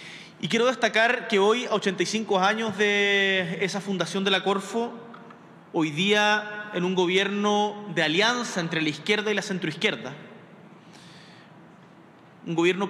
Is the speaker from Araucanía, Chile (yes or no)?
no; Magallanes, Chile; Yo soy magallánico